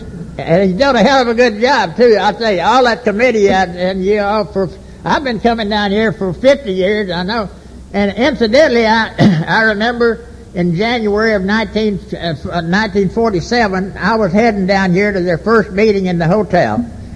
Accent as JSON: {"language": "English", "town": "Dallas", "region": "Texas", "country": "United States", "said": "He's going to get in trouble with Fort Worth because I'm from Dallas."}